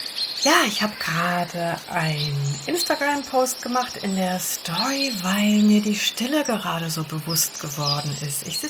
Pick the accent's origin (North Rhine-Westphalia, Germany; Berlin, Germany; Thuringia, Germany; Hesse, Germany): Berlin, Germany; Ich bin ja ein Berliner Kind, ein Stadtkind